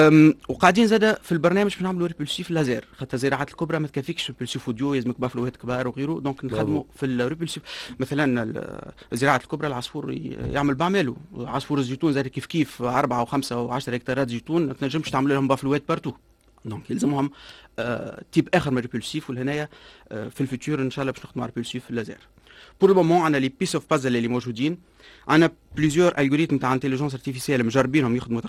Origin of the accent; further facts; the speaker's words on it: Tunisia; اكثر من 80% من الفلاح اللي عندنا في تونس صغار الفلاحين